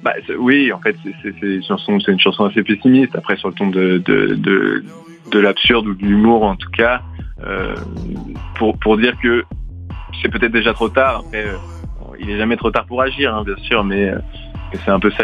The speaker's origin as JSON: {"language": "French", "region": "Pays de la Loire", "country": "France", "said": "nous, on vient tous les deux de familles d'agriculteurs, on vient de Vendée"}